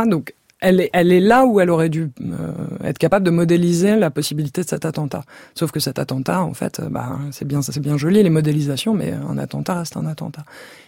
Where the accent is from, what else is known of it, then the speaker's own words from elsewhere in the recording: France; Moi, en tant que Française, j'ai écrit ce livre en tant que Française.